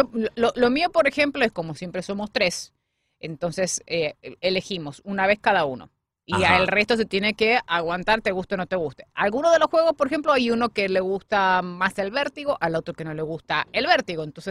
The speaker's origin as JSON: {"language": "Spanish", "country": "Argentina", "said": "te lo digo ya como argentina, ¿no?"}